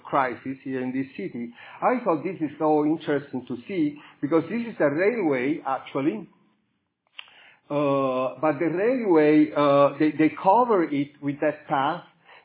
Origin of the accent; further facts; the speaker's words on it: Catania, Sicily, Italy; English is a second language; I come from Catania. My last place is Catania.